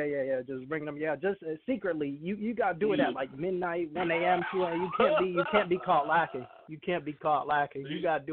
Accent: Maryland, United States; What's going on, bro? I'm from Maryland, yeah.

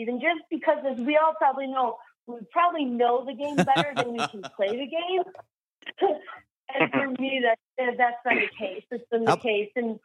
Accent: Sheboygan, Wisconsin, United States; now in Utah, United States; I'm straight out of Sheboygan. That's where I'm from. And, I did move to Utah about 2 years ago, but I grew up in Wisconsin.

